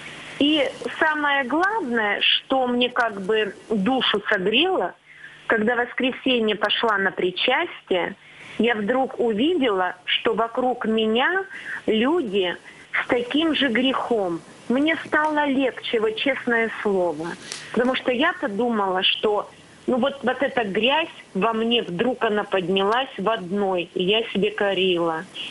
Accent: Chelyabinsk, Chelyabinsk Oblast, Russia; я из Челябинска.

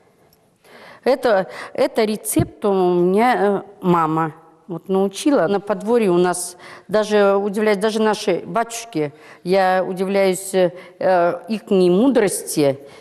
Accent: Urals, Russia; Нет, мы сейчас уральцы.

